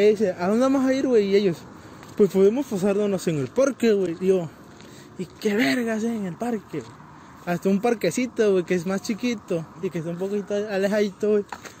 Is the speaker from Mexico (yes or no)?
yes; Mexico; Pues como saben, güey, somos de México.